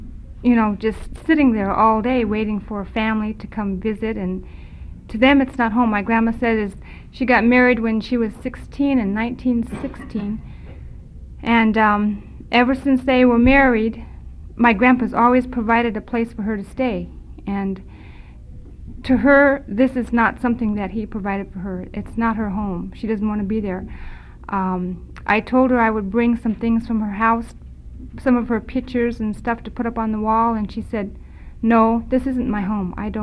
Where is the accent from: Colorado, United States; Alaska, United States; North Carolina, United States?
Alaska, United States; Delta; I was raised in Delta. There were no other Natives in the community.